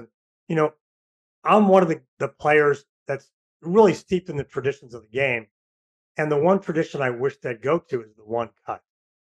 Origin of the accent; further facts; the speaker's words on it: St. Louis, Missouri, United States; I'm from St. Louis